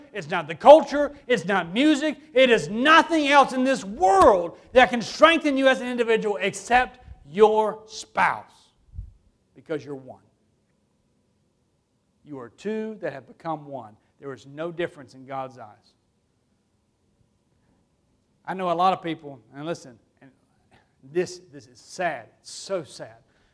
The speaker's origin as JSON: {"language": "English", "region": "Alabama", "country": "United States", "tie": "born or raised there", "said": "Now listen, I grew up in Alabama and we were the most southern redneck people I've ever met in my life."}